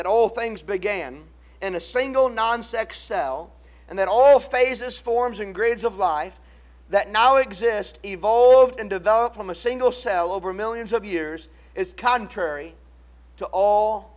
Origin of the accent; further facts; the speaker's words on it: Cleveland, Ohio, United States; I'm a pretty heavy sports enthusiast, and I'm from Cleveland